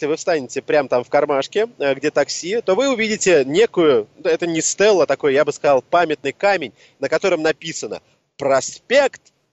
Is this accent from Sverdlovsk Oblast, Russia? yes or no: no; Moscow, Russia; как коренной москвич